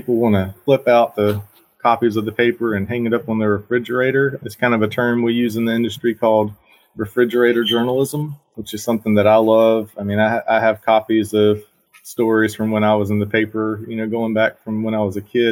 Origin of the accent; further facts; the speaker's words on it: Barnwell, South Carolina, United States; Growing up in Barnwell, it's a small community, and I didn't truly appreciate it as much as I do now growing up.